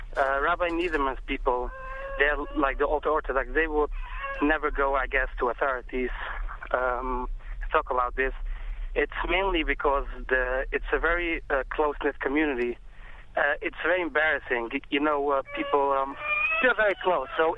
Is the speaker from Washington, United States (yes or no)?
no; Williamsburg, New York, United States; I come from Williamsburg. I learned at the same school